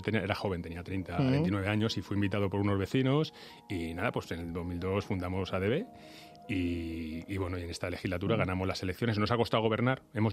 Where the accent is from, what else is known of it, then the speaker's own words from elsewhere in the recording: Móstoles, Community of Madrid, Spain; No, yo soy de Móstoles, soy muy mostoleño.